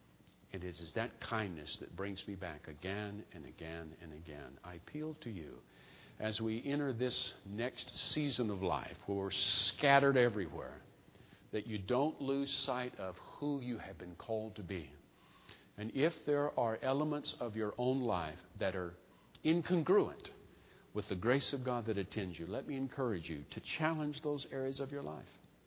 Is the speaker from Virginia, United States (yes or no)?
no; Texas, United States; born there; I was born in Texas, so it gives me standing.